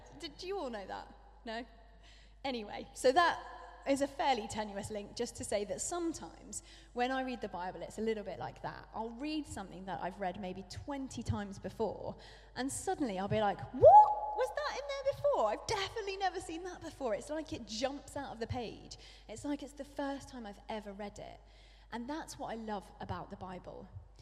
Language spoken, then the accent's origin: English; England, United Kingdom; because I'm English.